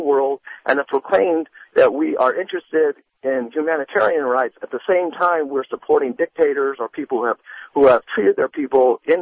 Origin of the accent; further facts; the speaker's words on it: United States; I am American. All right. Native American, actually.